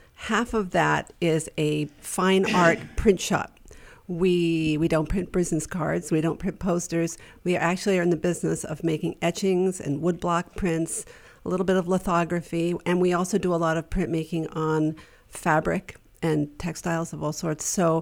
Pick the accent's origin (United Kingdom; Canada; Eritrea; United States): United States; New York; I think a little blind ambition. And I'm from New York.